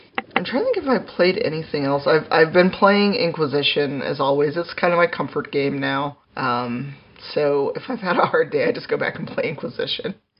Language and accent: English; United States; But it could also be a cultural issue of what they see as strong is not what I, as an American black woman, would see as a strong character.